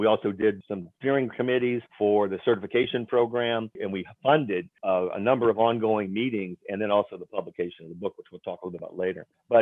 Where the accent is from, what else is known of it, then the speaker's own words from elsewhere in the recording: Rock Island, Illinois, United States; I grew up in Rock Island, Illinois, in about a 90% neighborhood, African-American neighborhood, very comfortable in those kinds of environments.